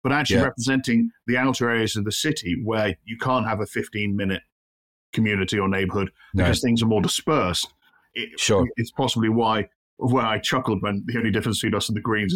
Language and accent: English; Wirral, North West England, United Kingdom; I'm from the Wirral. So the Wirral's basically got two bits to it. One bit of it's Birkenhead, which has a Scouse accent. And the other bit's got more of a Cheshire accent